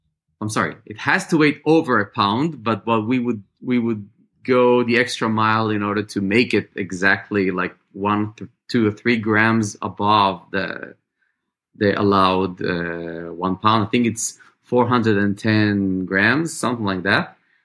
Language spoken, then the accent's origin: English; Israel; I grew up in Israel